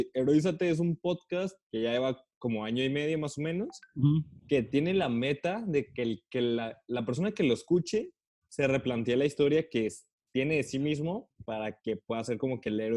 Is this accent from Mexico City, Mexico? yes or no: no; Guadalajara, Jalisco, Mexico; yo soy de Guadalajara